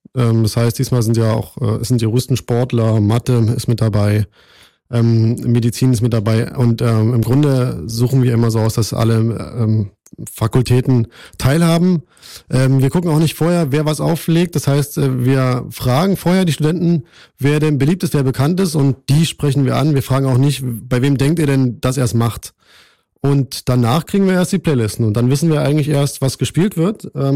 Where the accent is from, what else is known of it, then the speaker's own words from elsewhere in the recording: Berlin, Germany; Also entstanden ist es während des Studiums in Tübingen, wo ich 4 Jahre studiert habe. Ich komme eigentlich aus Berlin.